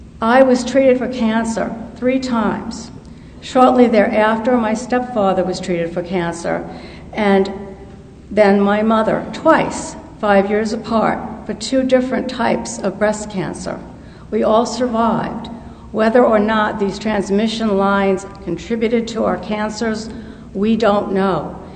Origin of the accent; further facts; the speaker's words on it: Levittown, New York, United States; now in Columbia, United States; My hometown was featured in the documentary Northern Trespass. You may have seen a short clip of a little Cape Cod house next to a power transmission line. That power line ran through Levittown, New York, built for GIs, and it was in people's backyards.